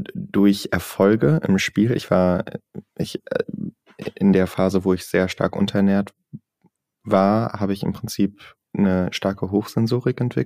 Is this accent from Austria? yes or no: no; Singapore; Ich bin ja in Singapur aufgewachsen.